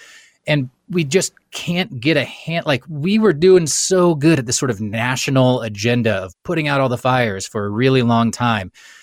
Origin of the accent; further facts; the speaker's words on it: Kansas, United States; You know, I grew up in Kansas, and there always used to be the same kind of folks, or like my dad, for example.